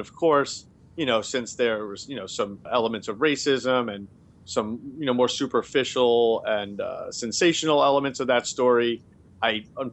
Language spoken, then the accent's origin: English; Queens, New York, United States; now in Boston, United States; especially I'm from Queens and I've lived in Boston for, you know, 14 years.